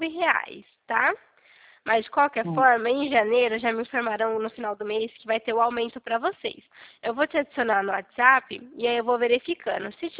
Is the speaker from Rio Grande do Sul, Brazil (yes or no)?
no; Americana, São Paulo, Brazil; Não, eu sou aqui do interior de São Paulo, de Americana.